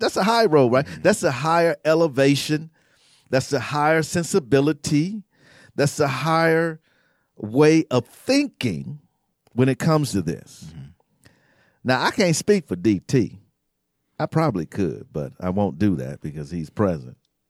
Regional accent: United States; born there; I'm not from Africa, the matter of fact, you know, the whole civilization is from Africa, right? I was born here in the United States.

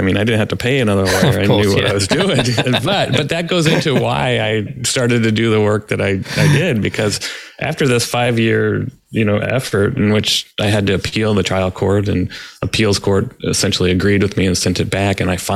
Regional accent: District of Columbia, United States; born there; I'm also adopted person. I was born and adopted in the District of Columbia when I was about 7 days old.

